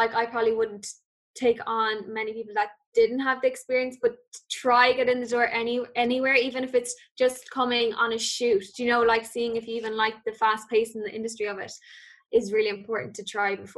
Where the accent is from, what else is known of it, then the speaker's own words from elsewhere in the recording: Limerick, Munster, Ireland; So I'm from Limerick myself, and Limerick School of Art and Design is actually only 15 minutes away from me, which is great.